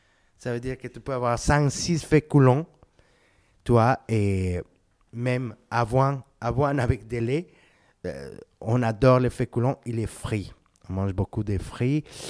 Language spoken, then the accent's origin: French; Bogotá, Colombia; French is a second language; moved away as an adult; now in France; J'ai 44 ans. Et je viens de Bogota, Colombie.